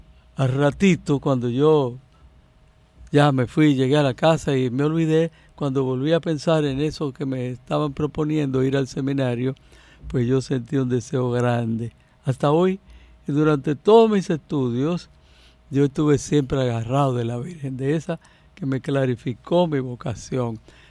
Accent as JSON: {"language": "Spanish", "town": "Higüey", "region": "La Altagracia", "country": "Dominican Republic", "said": "yo soy de Higüey"}